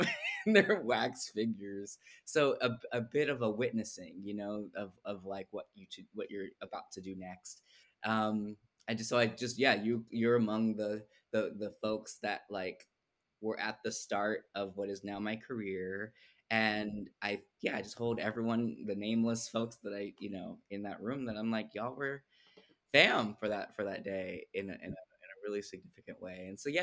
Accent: Alameda, California, United States; my parents were both raised in San Francisco, and then my brother and I were raised in the East Bay in this small town called Alameda

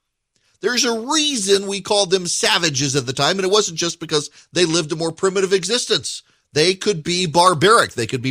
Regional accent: the South, United States; but I'm not ashamed I'm from the South. I'm not ashamed I'm from the United States. I'm not ashamed that I'm the product of my heritage.

